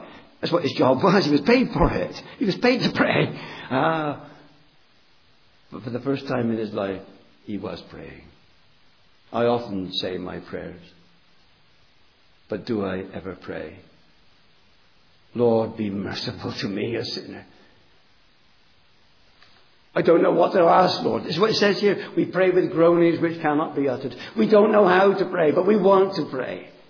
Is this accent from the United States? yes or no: no; Bristol, South West England, United Kingdom; born there; I don't need to do it, my friend. I know I'm English. I'm English through and through. I laugh at English jokes.